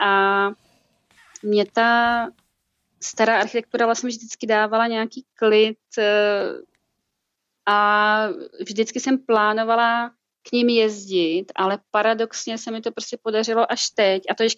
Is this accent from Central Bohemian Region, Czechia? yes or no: yes; Mělník, Central Bohemian Region, Czechia; pocházím z Mělníka za prvé, takže ty kořeny tam jsou jasné